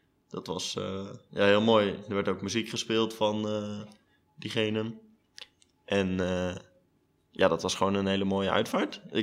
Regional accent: Zwijndrecht, South Holland, Netherlands; Ik ben 20 jaar en ik kom uit Zwijndrecht.

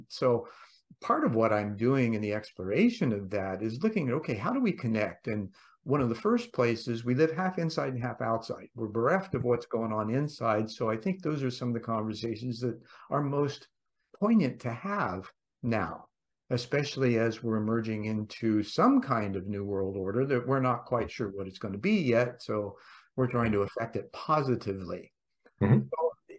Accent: Indiana, United States; Indiana University in Bloomington, my home state.

